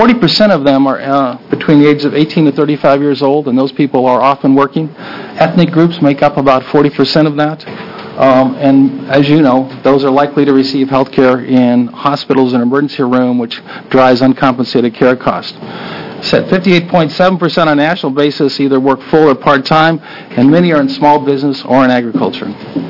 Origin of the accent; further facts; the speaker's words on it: Washington, United States; I grew up in Eastern Washington, worked in the potato processing plants.